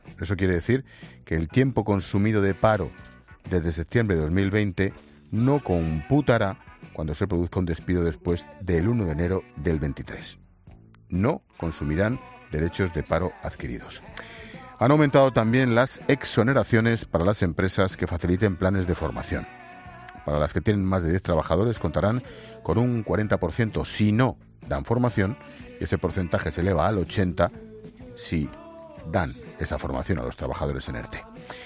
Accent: Spain; Soy muy español.

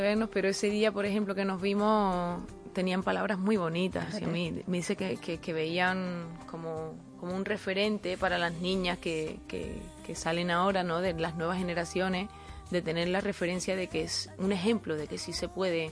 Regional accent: Córdoba, Andalusia, Spain; also born or lived in Almería; Córdoba, Andalucía, también me siento almeriense, que también he estado 10 años viviendo allí.

